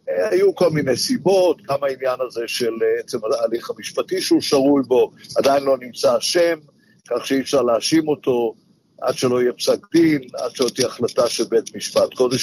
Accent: Jerusalem, Jerusalem District, Israel; כמו שאני זוכר בתור ילד בשנות ה-60 וה-70 בירושלים

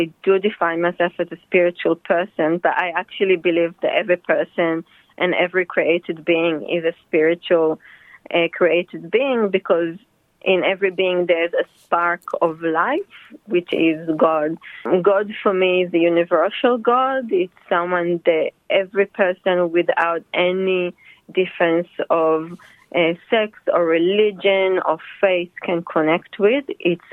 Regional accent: Israel; moved away as an adult; I was born in Israel, born and raised in Israel.

